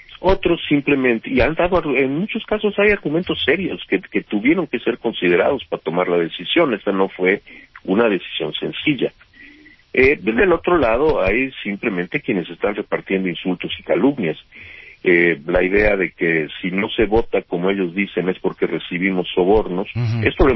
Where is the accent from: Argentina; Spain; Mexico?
Mexico; como cualquier mexicano estoy obligado a obedecer la Constitución